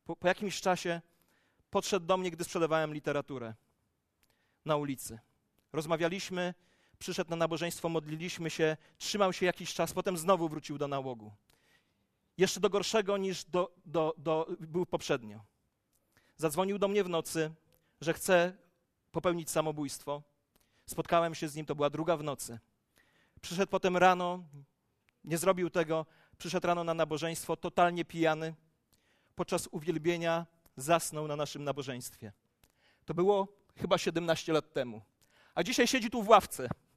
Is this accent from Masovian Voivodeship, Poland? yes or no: yes; Ciechanów, Masovian Voivodeship, Poland; born there; 15 lat temu przeprowadziliśmy się z Mariolą do Ciechanowa, miasta, którego nie znosiłem. Urodziłem się w nim, nie lubiłem Ciechanowa.